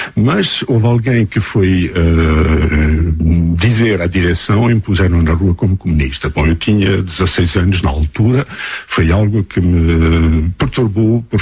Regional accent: Lisbon, Portugal; nasci em Lisboa em 1941, tenho por conseguinte 61 anos, fui criado na zona oriental da cidade, quer dizer, Posto Bispo, Marvila, Chabregas, Cabo Ruivo, Olivais, Moscavilha, onde é agora, digamos, a Expo, a zona da Expo.

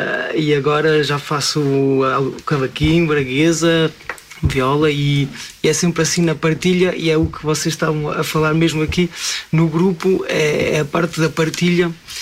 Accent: Centro, Portugal; now in France; Eu não sou do Minho, sou da região centro, e então aqui na região de Paris comecei a conhecer malta de amigos

